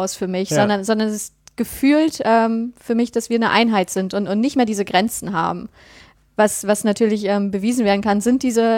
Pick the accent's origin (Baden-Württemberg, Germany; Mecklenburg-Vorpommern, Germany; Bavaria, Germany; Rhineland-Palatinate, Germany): Mecklenburg-Vorpommern, Germany; ich komme ja aus Mecklenburg-Vorpommern, ich komme auch nicht aus Sachsen, bin also auch eine Zugezogene, aber zum Glück nur aus dem Osten so.